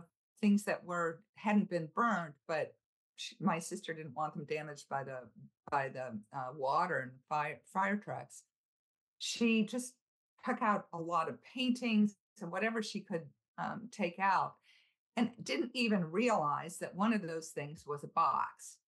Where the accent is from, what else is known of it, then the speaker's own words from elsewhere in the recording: Buffalo, New York, United States; I grew up in Buffalo, New York. My parents were, I thought, Hungarian Catholics who had escaped World War II.